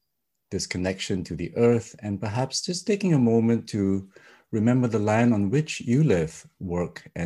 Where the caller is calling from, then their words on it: Vancouver, British Columbia, Canada; here, and I'm one of the mentors with Mark, and I'm calling in from Vancouver, Canada, where I live and work on the unceded territory of the Coast Salish peoples of the Musqueam, Squamish, and Tsleil-Waututh First Nations.